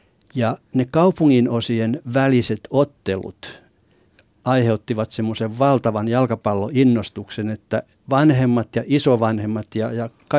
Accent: Vaasa, Ostrobothnia, Finland; Mä synnyin Vaasassa ja asuin lapsuuteni kotirannalla Vaasan palloseuran harjoituskentän reunalla.

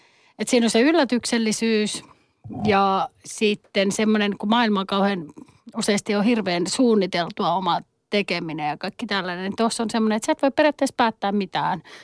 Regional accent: Nakkila, Satakunta, Finland; Olin 13 ja mä oon Nakkilasta kotoisin ja liftasin Nakkilasta Poriin.

